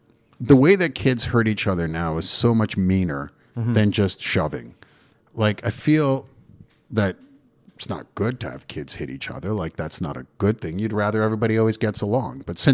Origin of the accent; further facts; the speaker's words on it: Canada; As a Canadian, you know, we've got a hard-packed Protestant work ethic